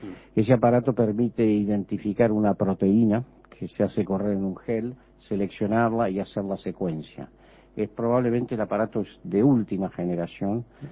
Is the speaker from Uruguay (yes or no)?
yes; Uruguay; Yo, de todas maneras, me defino esencialmente como uruguayo, y entonces me siento muy bien aquí.